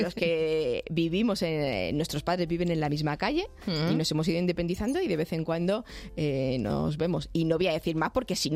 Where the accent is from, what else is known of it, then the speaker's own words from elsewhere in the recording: Leganés, Community of Madrid, Spain; also born or lived in Getafe; Yo nací en Madrid, me crié en Leganés. Y con edad de 8 años, mis padres, mi hermano y yo nos trasladamos a Getafe y aquí continuamos.